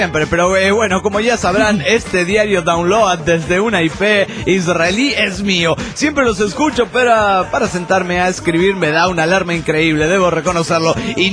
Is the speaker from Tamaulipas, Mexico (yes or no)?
yes; Reynosa, Tamaulipas, Mexico; Soy el norteño de Reynosa, Tamaulipas, México.